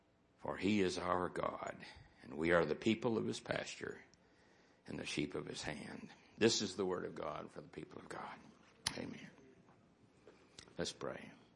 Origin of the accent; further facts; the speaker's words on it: Ohio, United States; Where I was raised in Ohio, they were there.